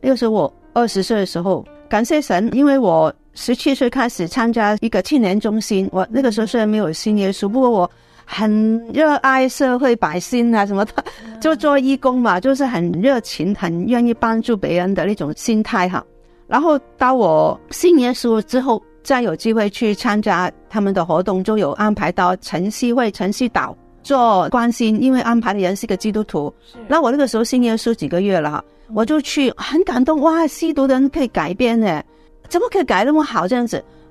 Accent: Hong Kong; 因为我自己从小在香港嘛，所以从小就是幼稚园、小学、中学都在天主教、基督教。

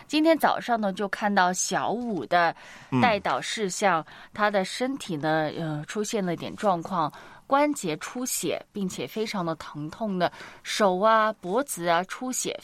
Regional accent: Guangdong, China; accent: Cantonese; 我们广东话说吃风

